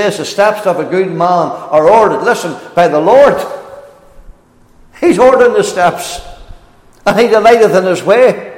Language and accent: English; Northern Ireland, United Kingdom; Why is it you're from Australia and I'm from Northern Ireland?